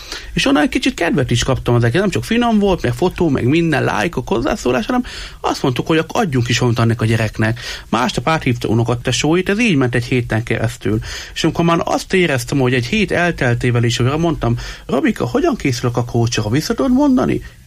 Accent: Miskolc, Borsod-Abaúj-Zemplén, Hungary; én a Miskolci gyermekvárosban nőttem fel

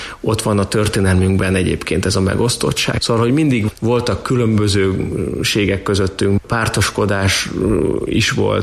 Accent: Hungary

